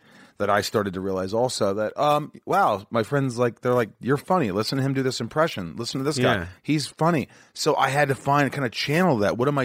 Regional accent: Indiana, United States; also born or lived in New York; I was born in New York. I grew up in Indiana.

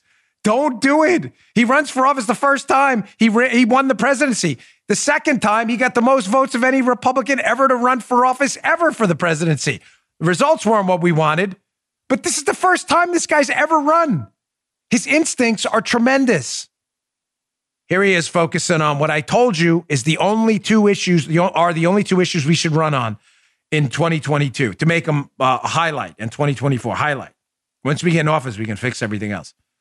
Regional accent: Queens, New York, United States; I grew up in Queens. Every Italian kid like me in Queens, you know, Bongino's. I'm only actually half Italian. I'm Irish, German, a little bit of French apparently too.

